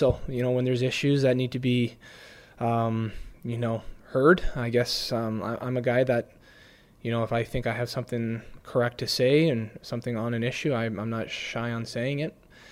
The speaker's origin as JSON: {"language": "English", "town": "London", "region": "Ontario", "country": "Canada", "said": "he's from Waterloo, I'm from London. So we're joking that we're from the same minor hockey league."}